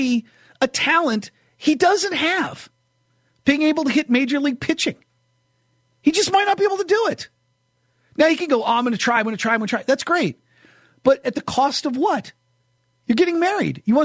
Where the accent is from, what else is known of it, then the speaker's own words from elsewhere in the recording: New Hampshire, United States; but I grew up in New Hampshire where I could play golf maybe 5 months out of the year